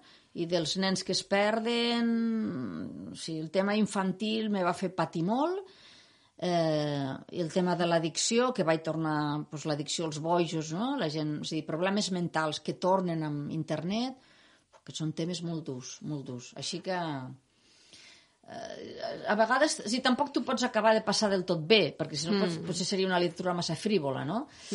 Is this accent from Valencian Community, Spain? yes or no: no; Lleida, Catalonia, Spain; jo sóc de Lleida i clar, els de Lleida doncs, tenim com un malefici